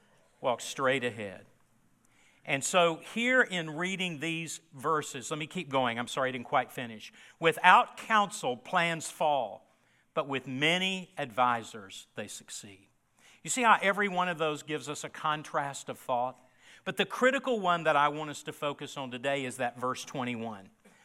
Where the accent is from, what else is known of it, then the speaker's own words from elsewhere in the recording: Memphis, Tennessee, United States; I grew up in Memphis, Tennessee. Not a good admission right now with a lot of tragedies going on in that city.